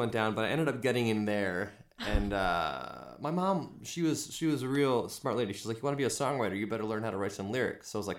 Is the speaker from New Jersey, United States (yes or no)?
yes; New Jersey, United States; now in Brooklyn, United States; I was born in New York State, but grew up in New Jersey, and then, yeah, ever since going to college at NYU, and then I started teaching elementary school in Brooklyn.